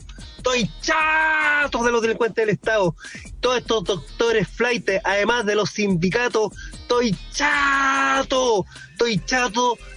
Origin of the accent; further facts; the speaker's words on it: Chile; como chileno, como ciudadano, estoy chato